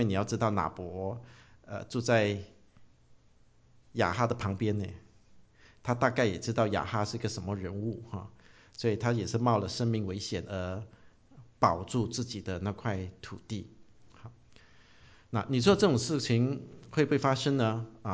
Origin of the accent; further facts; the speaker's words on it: China; 我们中国人都说不最好不要做这个生意哈